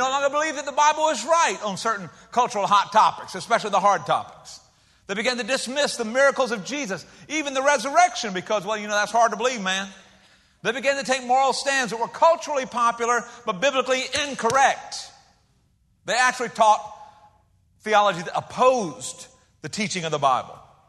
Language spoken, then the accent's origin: English; Rock Hill, South Carolina, United States; now in Savannah, United States; when we moved to Savannah, we came from Rock Hill, South Carolina.